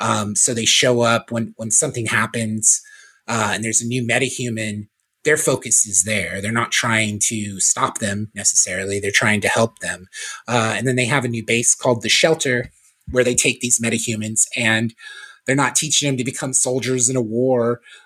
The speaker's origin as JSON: {"language": "English", "region": "Florida", "country": "United States", "said": "And I'm from Florida originally. And so we went there when I was a kid and watched that water skiing show."}